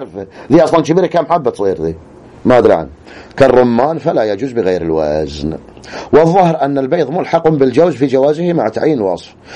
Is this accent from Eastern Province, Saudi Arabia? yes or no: yes; Al-Ahsa, Eastern Province, Saudi Arabia; معروف حجمه متعارف في كل الأسواق عندنا في الأحساء